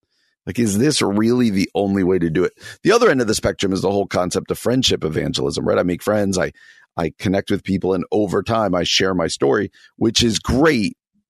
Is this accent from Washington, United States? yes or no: no; New Jersey, United States; I grew up in New Jersey.